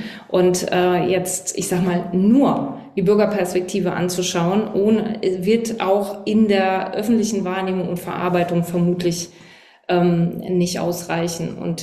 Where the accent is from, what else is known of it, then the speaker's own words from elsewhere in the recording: Thuringia, Germany; Ich bin aus Thüringen, Kinder- und Jugendpsychotherapeutin.